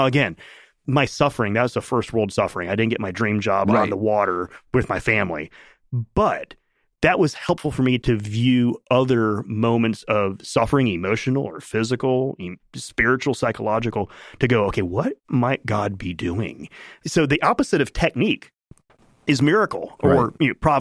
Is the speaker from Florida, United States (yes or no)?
yes; Sarasota, Florida, United States; I wanted a job in my hometown in Sarasota. My mom and dad live there, my sister and her husband